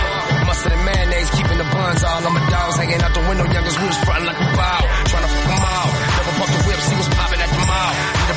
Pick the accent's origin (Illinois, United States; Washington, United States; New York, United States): Washington, United States; Seattle; Yeah, I'm from Seattle, there's hella Honda Civics